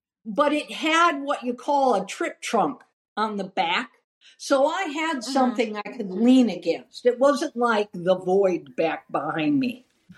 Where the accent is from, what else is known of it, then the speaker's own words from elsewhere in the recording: Detroit, Michigan, United States; also born or lived in Upper Peninsula, Michigan; I am originally from Detroit. I went to college in the Upper Peninsula